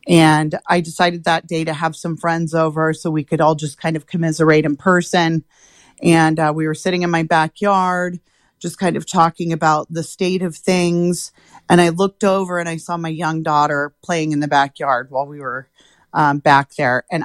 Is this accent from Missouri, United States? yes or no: no; Paradise, California, United States; also born or lived in Chico; So I am a lifelong Butte County resident. I was born in Chico, raised on the Ridge in Paradise, and then moved back down to Chico as a young adult. And I've been here since.